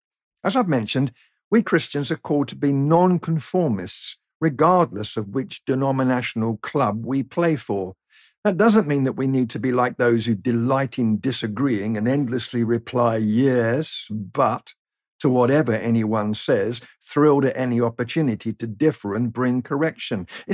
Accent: United Kingdom; It's a sight that tempted me for a moment to resign from being British.

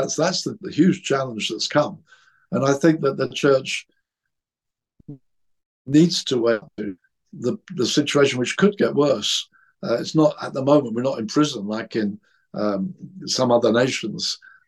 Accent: England, United Kingdom; I'm English. I'm Christian.

